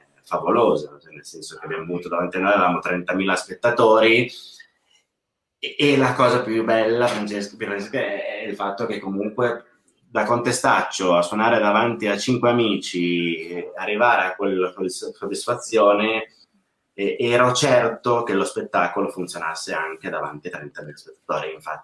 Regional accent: Mantua, Lombardy, Italy; born there; ma prima ancora ero a Mantova, io sono nato a Mantova, e mi sono completamente improvvisato

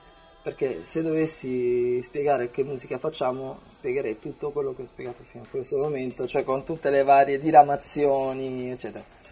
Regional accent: Brindisi, Apulia, Italy; Tutti e due veniamo da Brindisi, dalla Puglia

